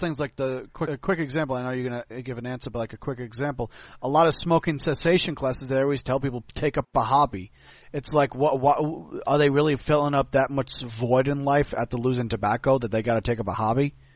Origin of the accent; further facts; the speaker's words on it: New York, United States; Fortunately for me as a New Yorker, I naturally talk with my hands.